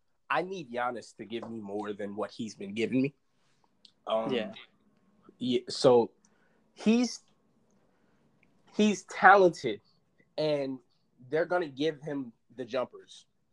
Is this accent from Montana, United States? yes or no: no; Chicago, Illinois, United States; I'm also a Bulls fan because I'm from Chicago.